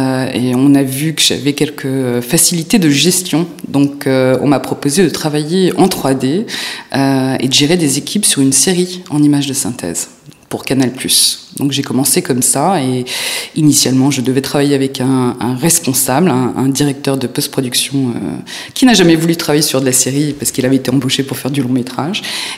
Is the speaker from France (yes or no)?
yes; France; also born or lived in New York; Je suis née aux États-Unis, à New York, et je suis venue en France quand j'étais petite parce que mon père était français. Donc j'ai été élevée en France